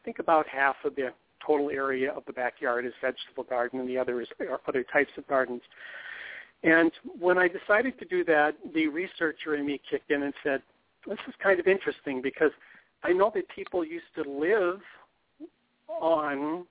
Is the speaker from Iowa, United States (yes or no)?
yes; Iowa, United States; I'm from Iowa, and I was born and raised with vegetable gardens, and my family was completely food self-sufficient.